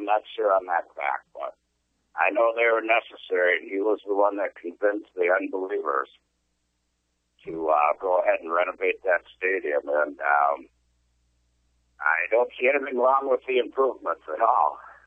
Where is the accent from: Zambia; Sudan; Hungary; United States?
United States; Green Bay, Wisconsin; No, I grew up in Green Bay. And I live here currently, and my sister and little brother do.